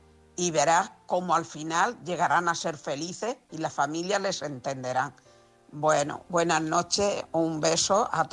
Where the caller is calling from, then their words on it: Elche, Valencian Community, Spain; de Elche, Alicante.